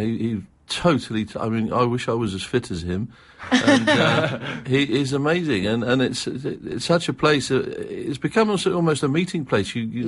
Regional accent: London, United Kingdom; moved away; also born or lived in New York; Well, originally I'm from London, as your listeners can tell by the accent. I moved up here some 10 years ago after having lived in New York in the States for quite a while.

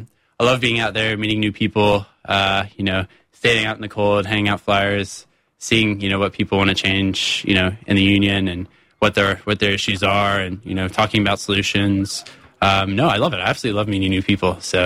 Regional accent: Ohio, United States; Well, there's one. I'm from Ohio, and one of our senators, he's now retired, but his name's John Glenn.

